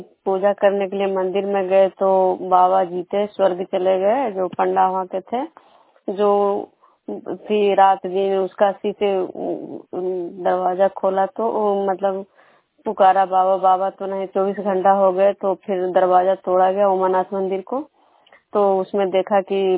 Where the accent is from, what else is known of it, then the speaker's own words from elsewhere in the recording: Vishnupur, Bihar, India; मैं विष्णुपुर ग्राम खुजरा पंचायत नालंदा जिला में नवसा प्रखंड की निवासी हूँ।